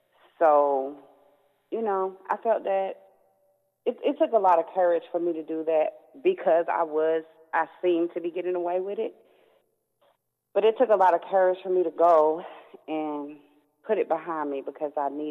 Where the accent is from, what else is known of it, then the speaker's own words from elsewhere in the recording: Aberdeen, North Carolina, United States; I grew up in Aberdeen. It's a very small town in North Carolina, and I pretty much have been there all of my life.